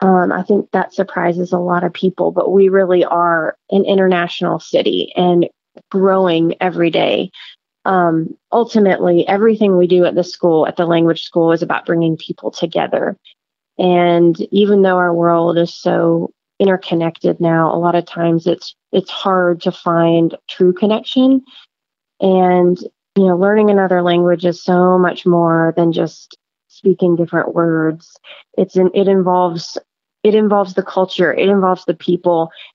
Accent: Chattanooga, Tennessee, United States; touched by the power of language and culture and wanted to offer that similar experience to people in my hometown.

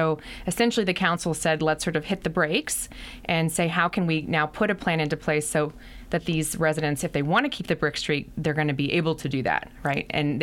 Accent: Louisiana, United States; I didn't grow up in a city that had brick streets. I grew up in Louisiana where floods and hurricanes have ruined all of them.

